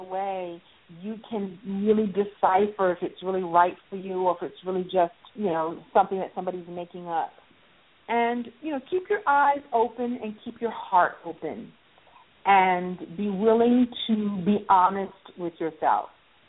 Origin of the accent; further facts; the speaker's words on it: Brooklyn, New York, United States; And so I'm a girl from Brooklyn who, you know, figured out early on what my gift was.